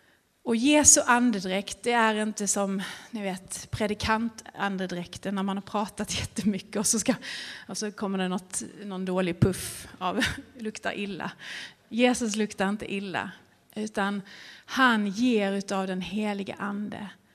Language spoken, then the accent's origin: Swedish; Skåne, Sweden; jag är skåning från början så det, där finns lite fight där